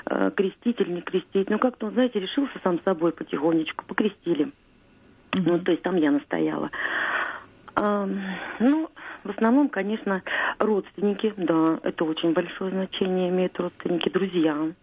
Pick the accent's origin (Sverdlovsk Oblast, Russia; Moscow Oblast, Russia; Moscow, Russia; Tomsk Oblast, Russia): Tomsk Oblast, Russia; Tomsk; я из Томска, у меня есть своя личная история.